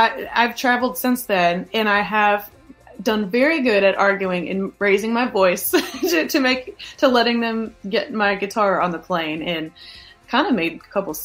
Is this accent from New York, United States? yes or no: no; Louisville, Kentucky, United States; I came from Northern Kentucky. I grew up in Louisville. I went to college in Northern Kentucky University.